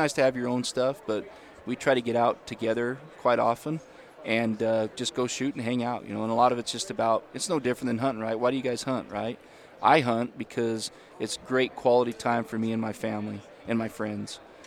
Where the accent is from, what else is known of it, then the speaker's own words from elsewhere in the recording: Utah, United States; Yeah, born and raised. I live up in the Ogden area, up in northern Utah.